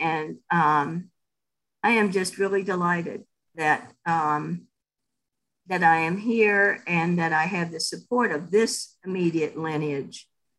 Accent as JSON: {"language": "English", "region": "Texas", "country": "United States", "tie": "born or raised there", "said": "brought me huge shame as a child growing up in Texas, where if you didn't look like everybody else and you weren't a Christian, you were a no-no."}